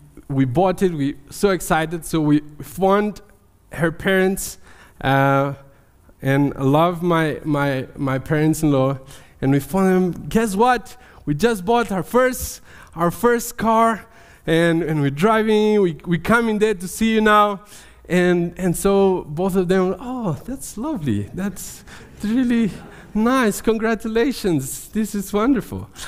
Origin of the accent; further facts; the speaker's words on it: Brazil; English is a second language; I am originally from Brazil. That's where the thick accent comes from. And we are emotional people.